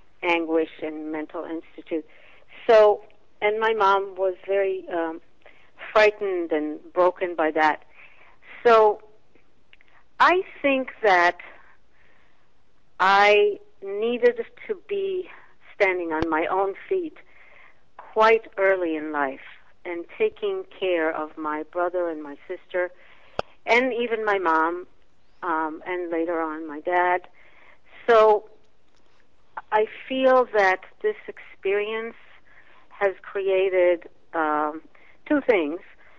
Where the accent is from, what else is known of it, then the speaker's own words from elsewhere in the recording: Israel; I was born and raised in Israel at a time of great strife.